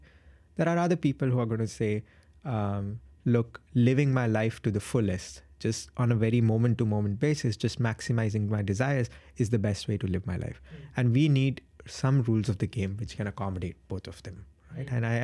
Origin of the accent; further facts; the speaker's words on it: India; English is a second language; especially growing up in India.